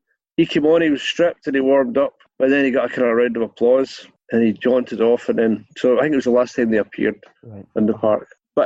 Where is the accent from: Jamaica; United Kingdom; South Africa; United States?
United Kingdom; Bothwell, Scotland; I was brought up in Bothwell in Lanarkshire and surrounded by places like Huddingston, Hamilton, Belsill and Blantyre and all that. It's a big sort of footballing area